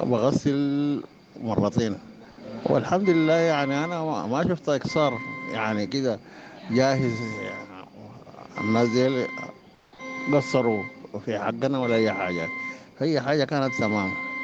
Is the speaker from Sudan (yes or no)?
yes; Khartoum, Sudan; بغسل كلى وأساسا جاي من الخرطوم.